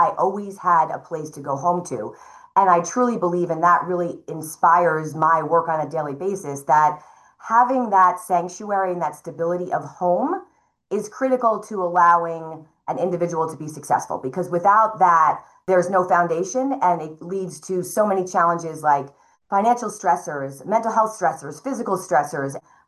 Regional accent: New York, United States; I was raised in a very working class family here on Long Island.

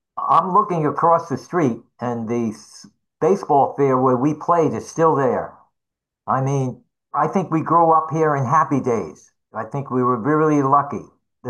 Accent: Brooklyn, New York, United States; born there; But I was born in Brooklyn.

